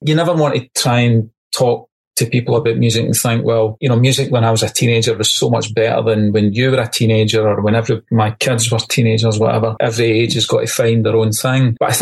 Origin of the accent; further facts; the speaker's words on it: Glasgow, Scotland, United Kingdom; born there; I was born in Glasgow.